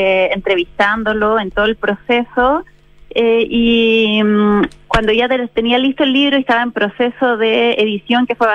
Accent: Buenos Aires, Argentina; que yo conocí un poco como porteña, pero no tenía mayores referencias.

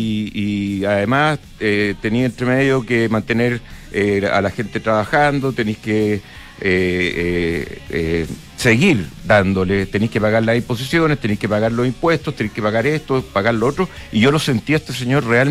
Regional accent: Chile; nosotros como chilenos

